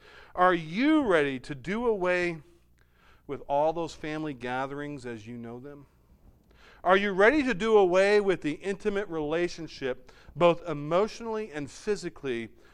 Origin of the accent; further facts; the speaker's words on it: United States; I'm an American. I love America. I have allegiance to America